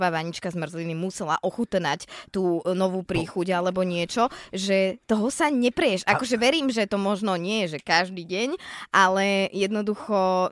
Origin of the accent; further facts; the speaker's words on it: Stankovce, Trenčín Region, Slovakia; ja som ze Stankoviec